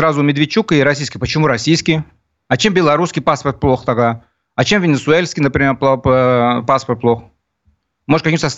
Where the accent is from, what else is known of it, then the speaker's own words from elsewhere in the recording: Greece; я вам это подтверждаю, я вырос в Греции